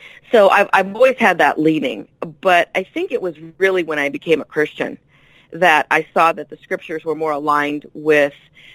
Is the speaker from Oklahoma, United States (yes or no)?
no; San Francisco, California, United States; I was born in San Francisco, and I I lived in San Francisco until my mid-30s, and I still live in the Bay Area